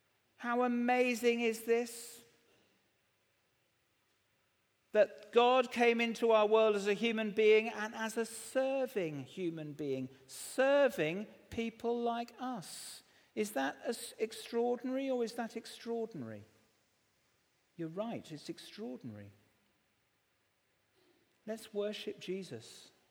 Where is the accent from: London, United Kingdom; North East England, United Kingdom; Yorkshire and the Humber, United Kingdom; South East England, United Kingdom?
South East England, United Kingdom; Southampton; I'm from Southampton.